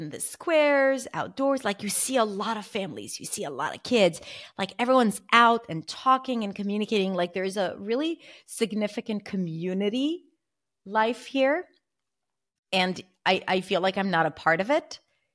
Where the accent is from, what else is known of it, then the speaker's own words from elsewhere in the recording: Israel; from where I come from Israel